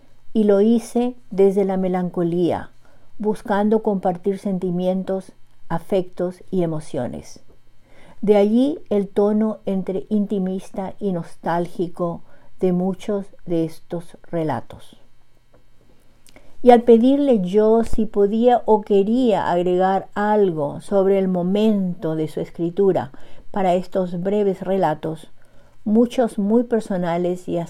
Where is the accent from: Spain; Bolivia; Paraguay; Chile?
Paraguay; now in Bedford, United States; una vez más llego hasta ustedes desde Bedford, Massachusetts, con otra dosis narrativa de mi tierra colorada y país natal, y para muchos de nosotros dispersos por el mundo, cuentos y relatos de Ñandere Tamí, Paraguay.